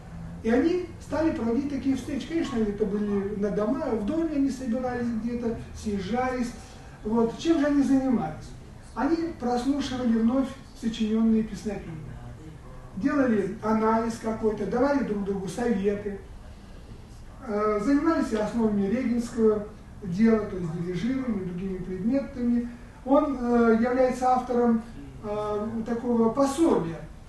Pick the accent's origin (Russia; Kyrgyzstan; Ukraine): Kyrgyzstan; Bishkek; поскольку я родился и вырос во Фрунзе